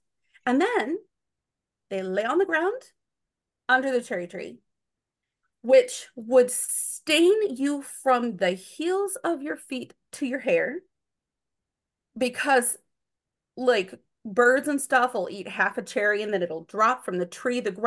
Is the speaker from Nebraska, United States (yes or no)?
yes; Nebraska, United States; Even though I grew up in Nebraska, Nebraska gets cold enough that we raised cherries on the farm I grew up on.